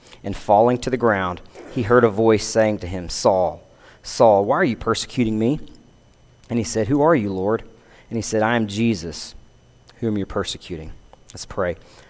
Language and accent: English; Texas, United States; I grew up in Coke County when it was dry, and there were a lot of those times where people are leaving, going to San Angelo or Water Valley